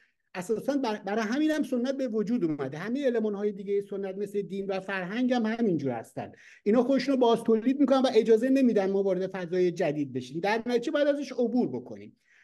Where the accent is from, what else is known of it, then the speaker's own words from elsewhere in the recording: Iran; ما دیاسپورا هستیم، ما یک گروهی هستیم، از ایران کنده شدیم، بیرون از ایران هستیم.